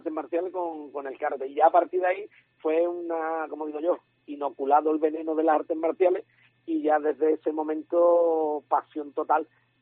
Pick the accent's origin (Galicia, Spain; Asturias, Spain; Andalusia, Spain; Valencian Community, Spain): Andalusia, Spain; Cádiz; born there; also born or lived in San Fernando; now in Chiclana, Spain; yo nací en Cádiz, yo he estado viviendo en San Fernando muchísimos años. Cierto es que hace 5 años, 6 años ya va a ser, que me fui a vivir a Chiclana